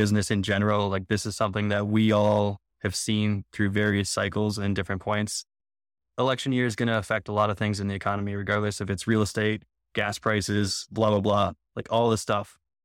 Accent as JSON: {"language": "English", "region": "Minnesota", "country": "United States", "said": "Which, our winters here aren't even that bad. I'm from Minnesota. This is nothing, you know?"}